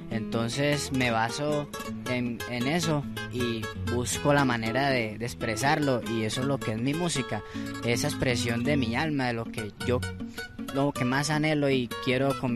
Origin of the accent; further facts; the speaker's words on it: Montería, Córdoba, Colombia; De mi tierrita siempre la menciono en varias cancioncitas, porque esa es mi cuna